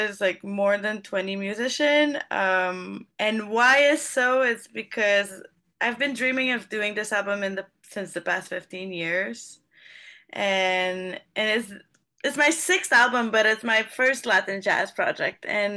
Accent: Montreal, Quebec, Canada; I'm from Montreal originally.

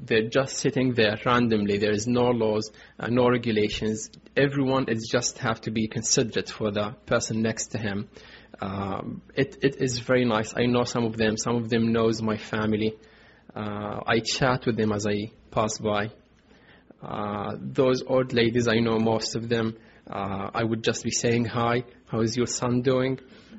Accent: Rafah, Gaza Strip, Palestine; I come from Rafah refugee camp. It's in the far south, lies by the Egyptian border and the Israeli borders as well.

